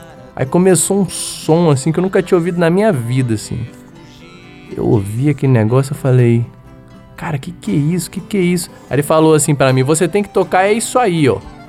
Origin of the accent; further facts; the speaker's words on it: Brasília, Federal District, Brazil; Eu fui criado aqui em Brasília e aprendi a tocar violão com meu pai e com o meu avô também